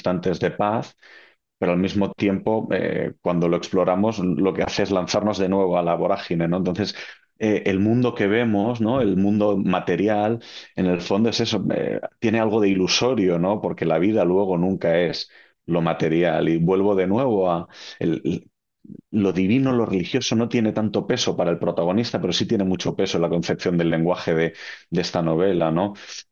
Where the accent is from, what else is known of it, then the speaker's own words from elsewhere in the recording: Barcelona, Catalonia, Spain; como judío barcelonés